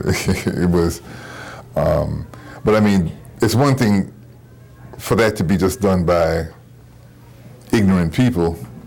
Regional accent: Northern United States, United States; I mean, I grew up in the North. I'm not going to say that there wasn't prejudice and discrimination up North

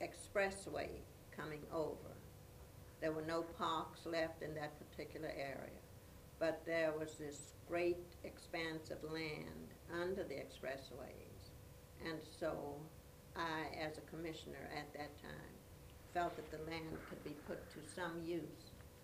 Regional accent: Key West, Florida, United States; I was born in Key West, Florida on the 7th of November in 1915. Both my parents, my mother and father, were born in Key West. However, their parents was born in the Bahama Islands. So that is our heritage and history.

